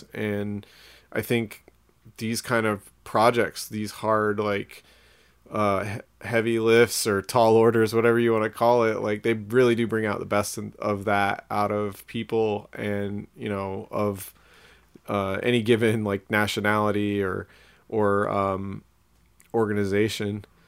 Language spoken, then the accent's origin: English; Seattle, Washington, United States; I grew up in Jet City, you know, like an aerospace town